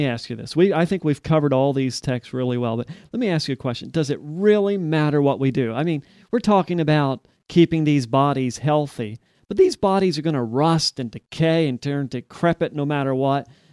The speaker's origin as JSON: {"language": "English", "region": "Louisiana", "country": "United States", "tie": "born or raised there", "said": "it's very similar, in fact, to what I grew up in French South Louisiana."}